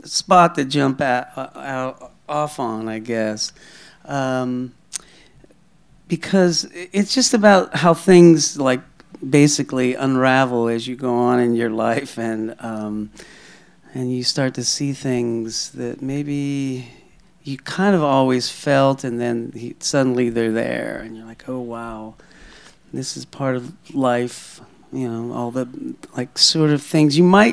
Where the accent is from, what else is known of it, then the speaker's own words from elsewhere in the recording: Ohio, United States; I grew up in Ohio, yeah.